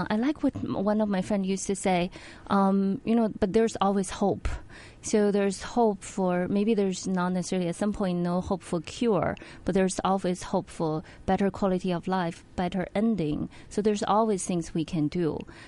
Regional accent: China; Well, basically, I grew up in China

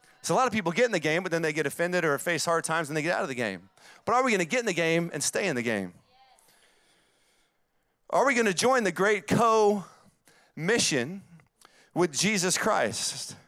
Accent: the South, United States; accent: Southern US; It's my southern accent.

